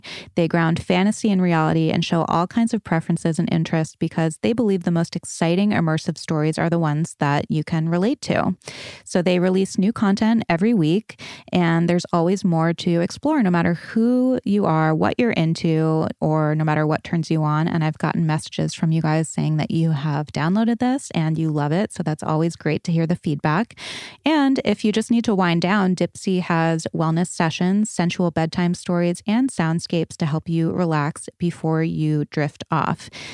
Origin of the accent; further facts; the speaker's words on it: Rhode Island, United States; I grew up in Rhode Island, really had everything, had a lot of opportunities and had a lot going on.